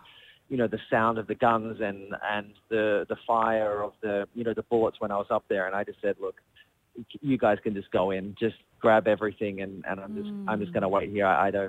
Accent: Australia; I'm Australian.

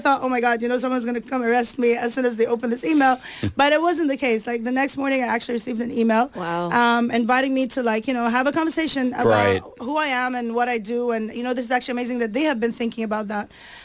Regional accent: Kuwait; now in Dubai, United Arab Emirates; So I grew up in Kuwait. I'm Egyptian. I moved to Dubai about 7 years ago.

